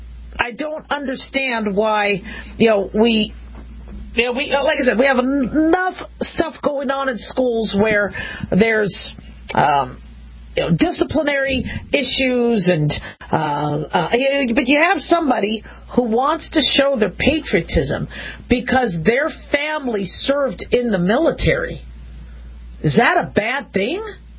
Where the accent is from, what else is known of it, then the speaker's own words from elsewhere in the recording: United States; born there; I'm an American citizen, born here, and I love our country.